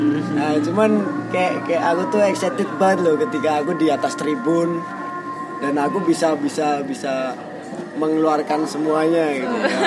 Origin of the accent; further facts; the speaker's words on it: Special Region of Yogyakarta, Indonesia; di daerah gue dulu kan daerah pojok nih paling sudut antara perbatasan Bantul sama Kulon Progo.